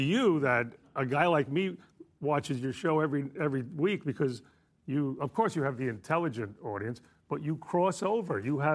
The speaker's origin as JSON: {"language": "English", "region": "New York", "country": "United States", "tie": "born or raised there", "said": "I married into that family. I'm Italian. I grew up in New York."}